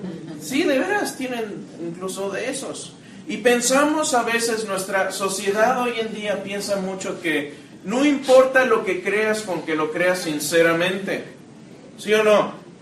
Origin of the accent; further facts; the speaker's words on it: Querétaro, Mexico; now in Houston, United States; yo soy de Querétaro. Querétaro, cuando yo empecé a vivir ahí en los 80s, pues era muy chiquito